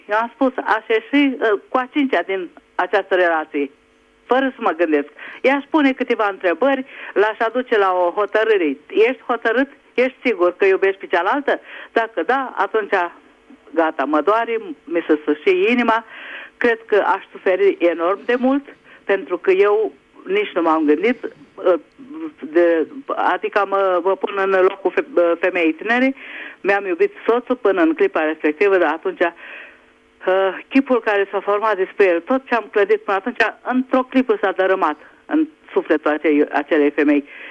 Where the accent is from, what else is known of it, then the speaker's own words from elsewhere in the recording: Budapest, Hungary; din Budapesta.